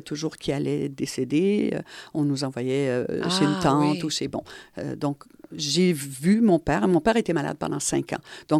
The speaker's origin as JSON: {"language": "French", "town": "Montreal", "region": "Quebec", "country": "Canada", "tie": "born or raised there", "said": "Moi, j'ai grandi dans Hochelaga."}